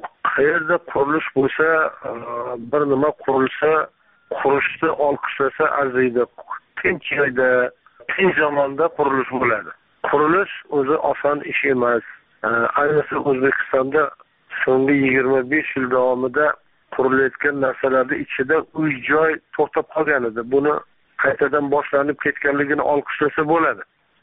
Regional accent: Mirzachul, Jizzakh Region, Uzbekistan; also born or lived in Malguzar mountains; Mirzacho'lga ko'chib kelganmiz. Jizzax viloyatini tog'li rayonlaridan, Malguzor tog'i etaklaridan ommaviy ko'chirma degan ommaviy safarbarlik bilan cho'lga ko'chib kelganmiz. Men shunda Mirzacho'lda 1-sinfga o'qishga borganman

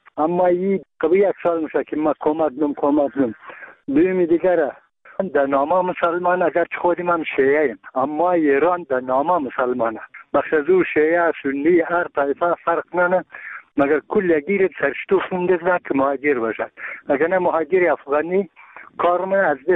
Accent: Bamyan, Afghanistan; ما یک تن از بامیانیم.

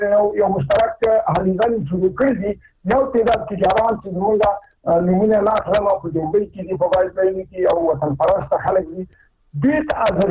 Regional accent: Afghanistan; مونږ افغانان یو

